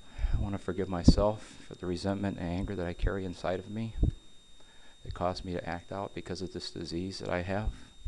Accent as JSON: {"language": "English", "town": "Cleveland", "region": "Ohio", "country": "United States", "said": "I'm a sexaholic from Cleveland."}